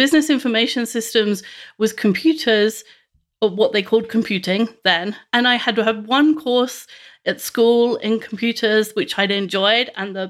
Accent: London, United Kingdom; Well, I grew up in West London, the eldest of three children.

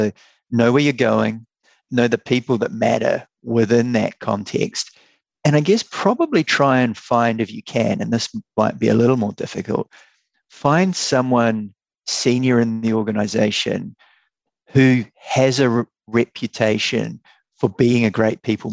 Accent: New Zealand; I'm from New Zealand.

